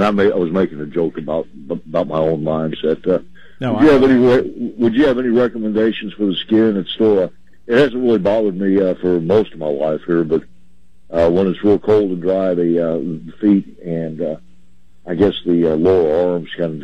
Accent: Salt Lake City, Utah, United States; born there; Yeah, I was born in Salt Lake.

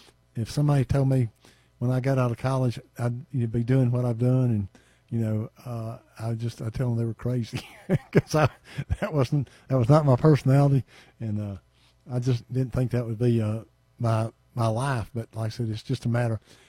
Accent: Georgia, United States; You know, I grew up in Hall County. I've been here all my life.

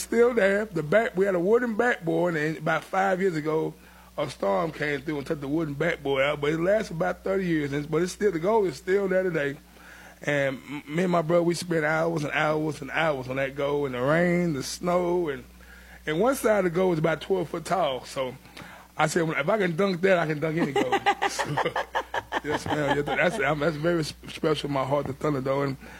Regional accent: Portland, Tennessee, United States; born or raised there; also born or lived in Indianapolis

